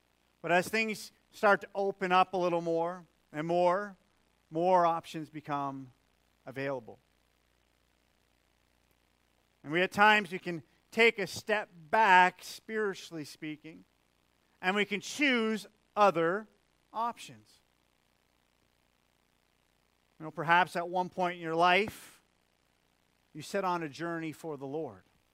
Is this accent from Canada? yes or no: yes; Canada; One of the greatest and biggest blessings of growing up in Canada is that we have many options.